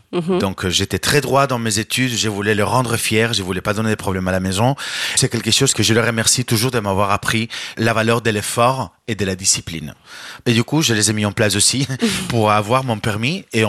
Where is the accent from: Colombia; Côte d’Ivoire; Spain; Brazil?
Spain; Alicante, Valencian Community; now in France; Non, mais évidemment que ça me manque l'Espagne, ça me manque l'ambiance